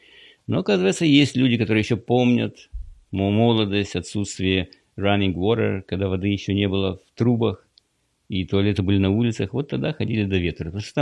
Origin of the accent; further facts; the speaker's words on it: Florida, United States; Я из Флориды.